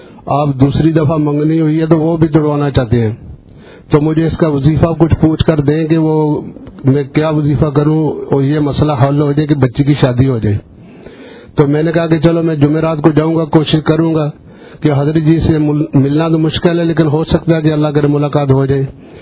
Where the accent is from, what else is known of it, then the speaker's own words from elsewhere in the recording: Kharian, Punjab, Pakistan; جنگلات جو ہے گجرات کھاریاں کے سرکاری جو جنگلات ہیں اس کے آگے گاؤں ہے